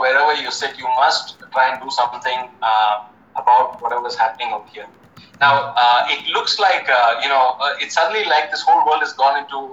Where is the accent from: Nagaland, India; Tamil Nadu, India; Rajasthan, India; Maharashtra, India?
Tamil Nadu, India; Chennai; now in Thiruvananthapuram, India; I knew him when I was growing up in Chennai, right? And for the last decade, I knew him here in Trivandrum.